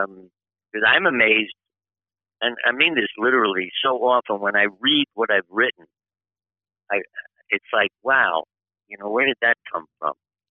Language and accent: English; Brooklyn, New York, United States; We grew up together in Brooklyn, New York.